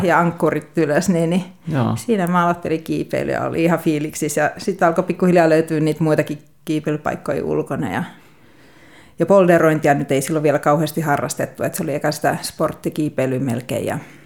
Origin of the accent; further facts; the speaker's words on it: Pori, Satakunta, Finland; moved away as an adult; Porista mä oon alun perin kotoisin ja sitten muutin opiskelujen perässä Ouluun